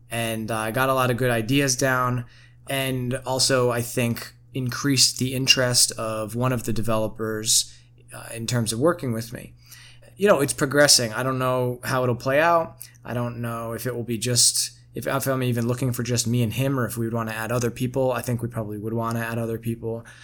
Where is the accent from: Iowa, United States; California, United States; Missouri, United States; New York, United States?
New York, United States; So basically just saying like, I'm cool, like I'm down to earth and I'm from New York.